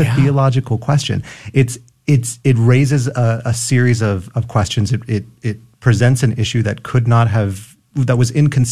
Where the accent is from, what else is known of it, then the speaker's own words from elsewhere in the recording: San Antonio, Texas, United States; I'm born and raised in San Antonio, Mexican-American Catholic, right? I'm part of the life of the church in San Antonio.